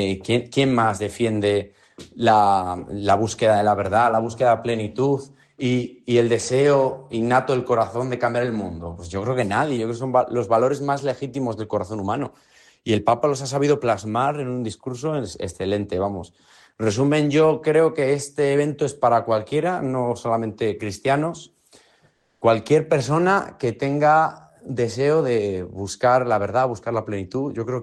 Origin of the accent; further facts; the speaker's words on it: Camarzana de Tera, Castile and León, Spain; soy de Camarzana de Tera